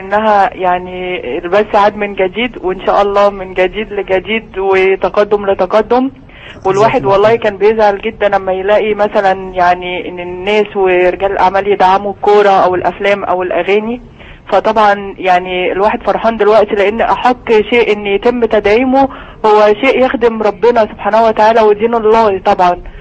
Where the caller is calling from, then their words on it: Cairo, Cairo Governorate, Egypt; من القاهرة.